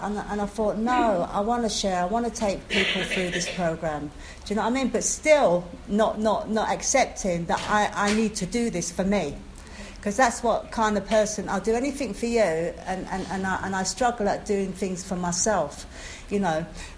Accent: Yorkshire and the Humber, United Kingdom; also born or lived in London; my dad was a punter, and I was born in London. And when I was young, my dad stopped paying my mum for sex, so my grandmother ended up taking my mother back to Yorkshire, and I ended up a mixed race, right?

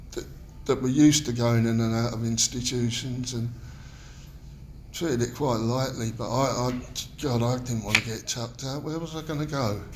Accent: London, United Kingdom; I come from East London. I've been housed in South London

